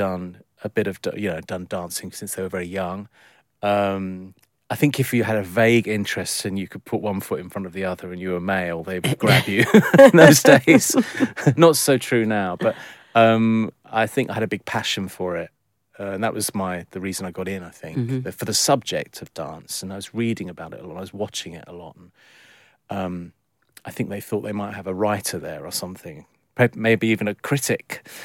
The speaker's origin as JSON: {"language": "English", "region": "London", "country": "United Kingdom", "tie": "born there", "said": "I was lucky to be born in London. I'm a Londoner"}